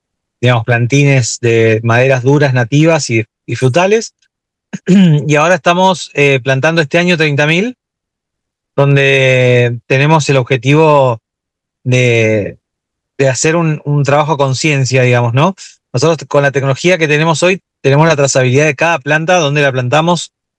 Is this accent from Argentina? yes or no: yes; Argentina; si bien los fundadores somos argentinos